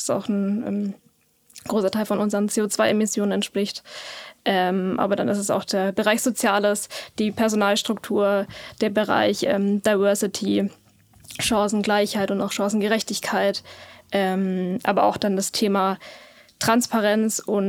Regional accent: Memmingen, Bavaria, Germany; also ich komme ursprünglich aus Memmingen. Von dem her bin ich tatsächlich gependelt nach Ulm

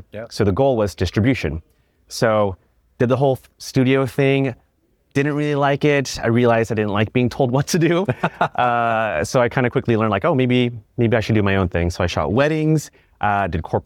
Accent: Philippines; For one, I'm Filipino, so I love being on camera.

